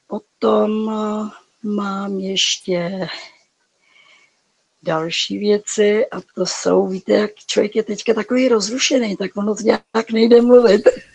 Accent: Havlíčkův Brod, Vysočina Region, Czechia; Jinak pocházím z Havlíčkova Brodu, žiju v Modré laguně

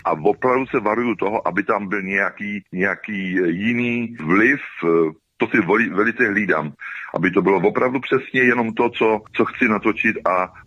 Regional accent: Oštice, South Bohemian Region, Czechia; já jsem šel okamžitě do knihovny, jak u nás v Oštících, tak ve Volyni

